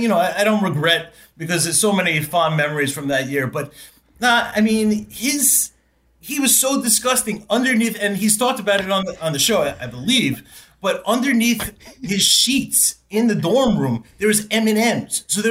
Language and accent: English; New York, United States; So as a New Yorker, they sent us up to upstate New York.